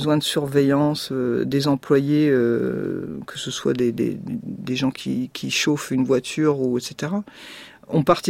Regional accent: Roubaix, Hauts-de-France, France; moi je suis de Roubaix, mais là-bas c'est pareil

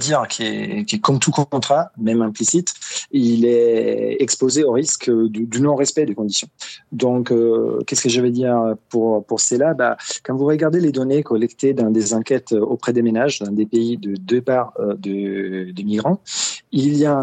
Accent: Italy; French is a second language; now in France; Moi, je suis italien, je suis arrivé en France en bénéficiant d'un accord de libre circulation entre mon pays de naissance et mon pays de résidence actuel.

